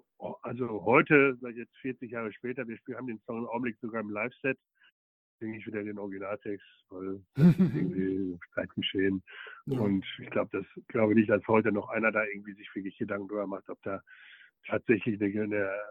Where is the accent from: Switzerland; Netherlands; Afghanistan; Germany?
Germany; Herne, North Rhine-Westphalia; die waren ja auch in Herne, in meiner Heimatstadt.